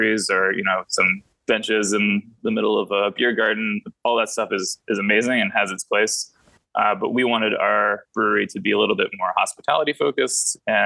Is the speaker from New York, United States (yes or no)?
no; Texas, United States; I grew up in Texas, like I mentioned, and when I started drinking, you know, I turned 21